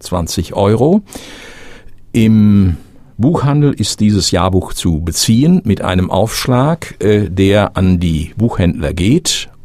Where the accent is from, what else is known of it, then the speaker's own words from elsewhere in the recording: Witten, North Rhine-Westphalia, Germany; born there; geboren bin ich in Witten und hier lebe ich auch bis heute. Zwischenzeitlich war ich in verschiedenen anderen Orten, wie das im Leben so läuft.